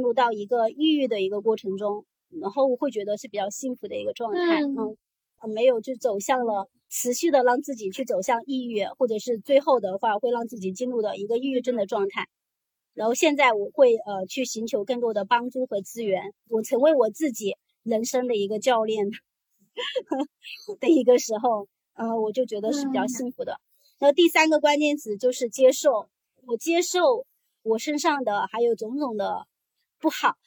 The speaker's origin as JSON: {"language": "Chinese", "region": "Jiangxi", "country": "China", "said": "因为我是来自一个江西的比较贫困的一个农村"}